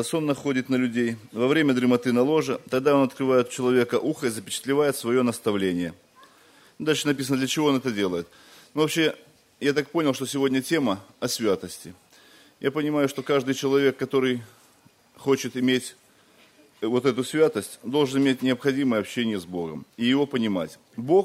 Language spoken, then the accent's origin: Russian; Minsk, Belarus; я вообще из Белоруссии, из города Минск. Я там живу.